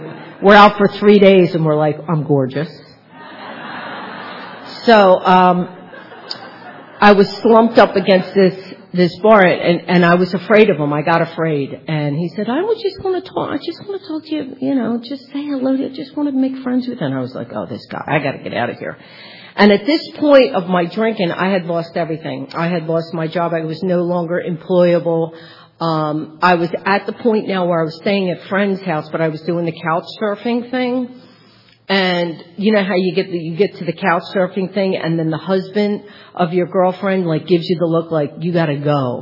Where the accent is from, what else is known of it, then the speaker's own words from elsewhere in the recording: Philadelphia, Pennsylvania, United States; I'm from Philadelphia, and I have 4 older brothers and a dad, so I was raised by 5 men.